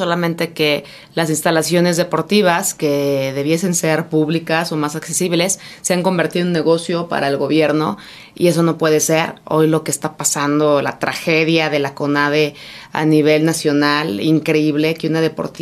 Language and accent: Spanish; Guadalajara, Jalisco, Mexico; Yo soy chiva de corazón, soy tapatía, orgullosísima jalisciense.